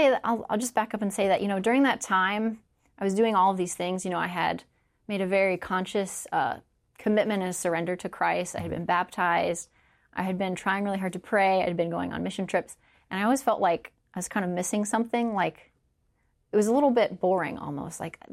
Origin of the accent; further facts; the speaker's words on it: Florida, United States; In Florida.